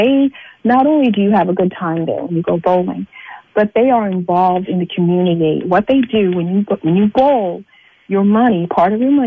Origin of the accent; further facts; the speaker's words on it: Florida, United States; I'm from Florida, yeah, but okay. I'm here now.